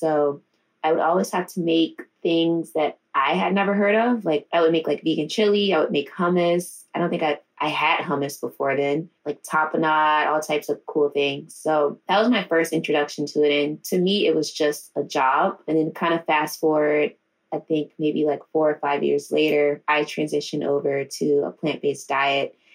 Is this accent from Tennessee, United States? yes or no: no; Richmond, Virginia, United States; We do a lot of oysters in Virginia as well, because that's what we're k